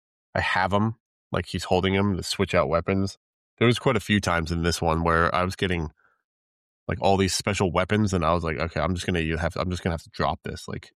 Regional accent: England, United Kingdom; I grew up with, being English, I grew up with Tintin and Captain Haddock.

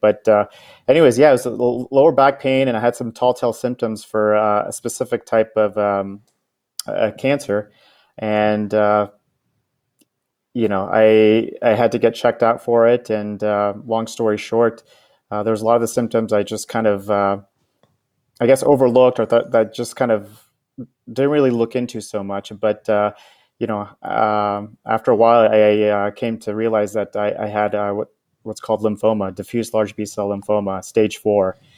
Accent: Nashville, Tennessee, United States; now in South Bay, United States; I grew up in Nashville, Tennessee, went to college at Vanderbilt, went to dental school at NYU and graduated in 2012.

